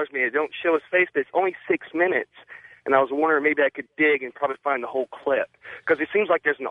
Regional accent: Sacramento, California, United States; I'm from Sacramento.

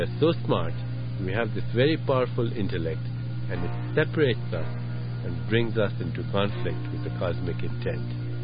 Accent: India; When I was growing up in India, we had a neighbor who had a chicken farm.

